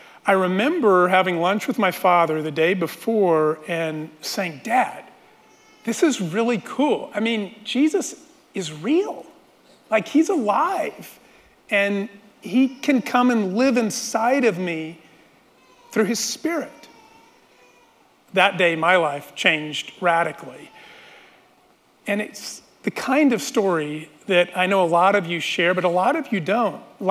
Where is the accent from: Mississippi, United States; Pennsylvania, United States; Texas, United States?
Texas, United States; El Paso; I grew up in El Paso. My family often attended a church, and I had a positive experience.